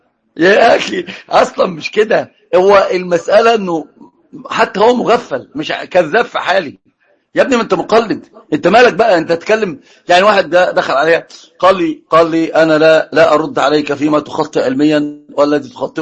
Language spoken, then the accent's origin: Arabic; Egypt; يقولون مخنوقة عندنا في مصر، يقولون مخنوقة يعني متضايقة